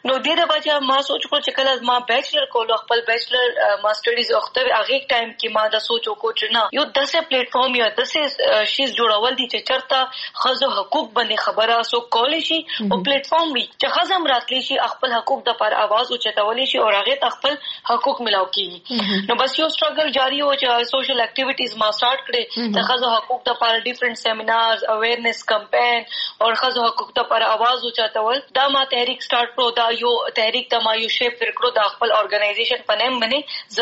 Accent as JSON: {"language": "Pashto", "region": "Khyber Pakhtunkhwa", "country": "Pakistan", "said": "وزیرستان نه مې تعلق دی خو وزیرستان کې هم شمالي وزیرستان نه ما تعلق دی"}